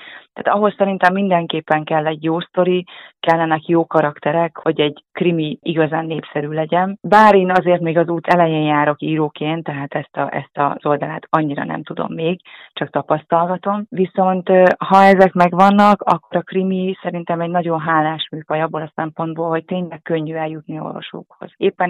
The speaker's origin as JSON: {"language": "Hungarian", "town": "Miskolc", "region": "Borsod-Abaúj-Zemplén", "country": "Hungary", "tie": "born or raised there", "moved": "as an adult", "said": "Én Miskolcon születtem, ott végeztem el az iskoláimat a főiskolán kívül, és ott kezdtem a karrieremet is, mint újságíró, és igazából 26-27 éves koromig én ott éltem"}